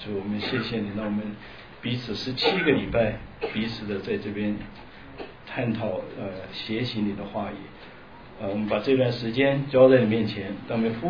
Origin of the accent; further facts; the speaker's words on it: China; 我们中国人说这个救命恩人呢，应该是很感恩的